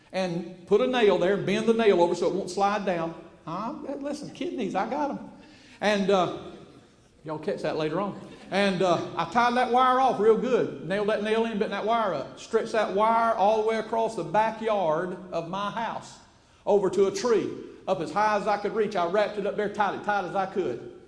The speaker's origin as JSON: {"language": "English", "region": "Georgia", "country": "United States", "said": "I like dogs. I'm from Georgia. You got to like dogs, right?"}